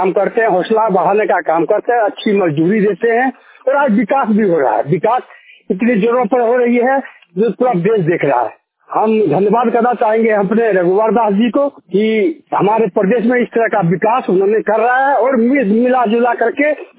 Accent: Basantpur, Jharkhand, India; देवघर जिला से ग्राम बसंतपुर थाना जसीडी के रहने वाला हूं।

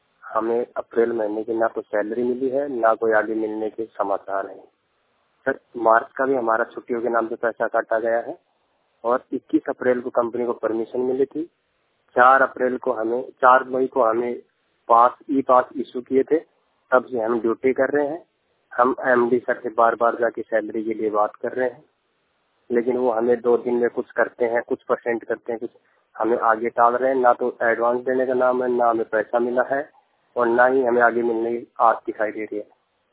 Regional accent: Rajasthan, India; now in Manesar, India; और मैं राजस्थान का रहने वाला हूँ और मानेसर हरियाणा में मैं आदित्य इनकरटेल कंपनी में काम करता हूँ।

